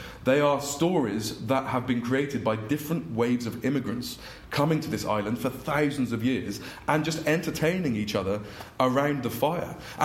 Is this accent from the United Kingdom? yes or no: yes; United Kingdom; You know, I'm very proud to be British.